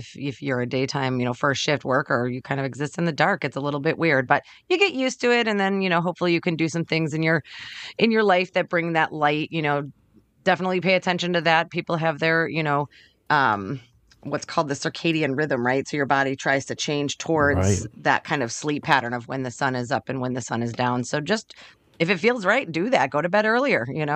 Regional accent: Wisconsin, United States; growing up in Wisconsin on Halloween meant that you were dealing with snow possibly

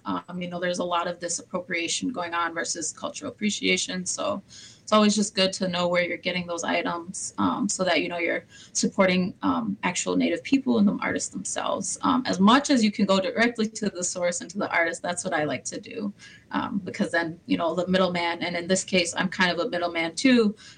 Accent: St. Paul, Minnesota, United States; born or raised there

